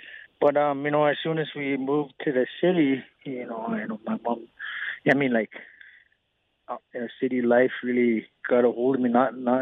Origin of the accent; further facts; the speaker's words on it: Morley, Alberta, Canada; also born or lived in Eden Valley; I've only grown up in Eden Valley for like 2 years, since I was two, and then the rest, my mom took us to Morley, and where I grew up, going to school in Exshaw